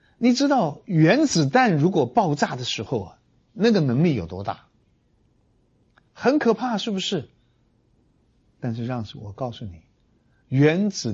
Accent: China; 我们中国人读到这样的经文，我们不太理解。

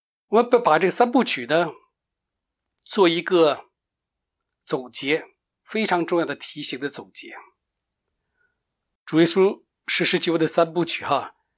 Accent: Beijing, China; 比如我从北京来的这地区

